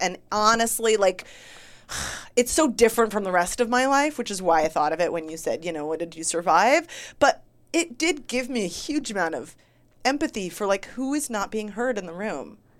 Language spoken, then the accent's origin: English; Santa Cruz, California, United States; And my mom found me a speech pathologist back in my hometown in Santa Cruz, California.